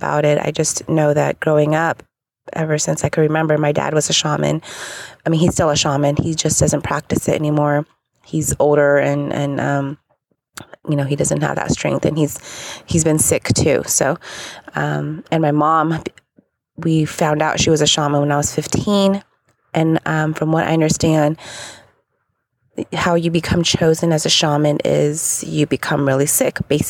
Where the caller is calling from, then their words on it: California, United States; I'm calling from California.